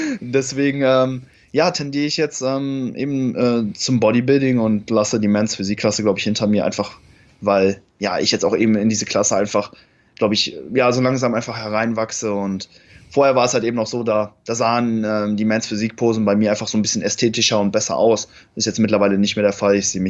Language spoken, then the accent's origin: German; Cologne, North Rhine-Westphalia, Germany; ich komme aus Köln, genau.